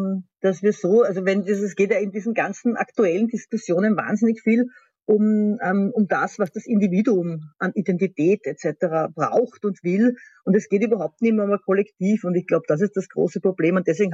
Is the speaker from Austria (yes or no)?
yes; Austria; Also zum Beispiel, dass bei uns in Österreich im Parlament gebetet wird